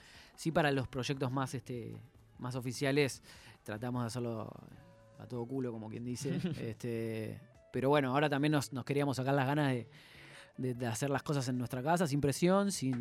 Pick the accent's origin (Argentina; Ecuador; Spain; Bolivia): Argentina; Buenos Aires; born there; nacimos en Lugano y en Belgrano, digamos, no en el Bronx.